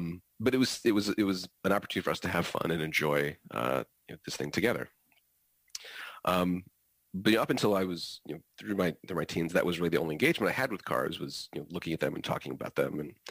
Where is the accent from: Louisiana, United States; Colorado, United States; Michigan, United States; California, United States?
Michigan, United States; Growing up in Michigan, he took me to the Detroit Auto Show once.